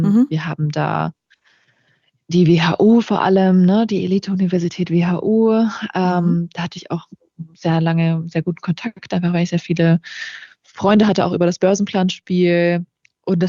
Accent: Germany; Und ich merke schon, dass wir als Deutsche da etwas für uns entdeckt haben

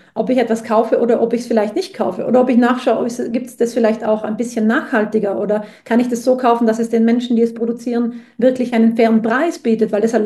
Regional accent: Trentino-Alto Adige, Italy; Und wer bin ich aus Südtirol

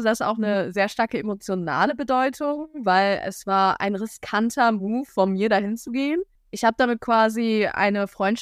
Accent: North Rhine-Westphalia, Germany; born there; Ich bin ja gebürtige Münsterländerin.

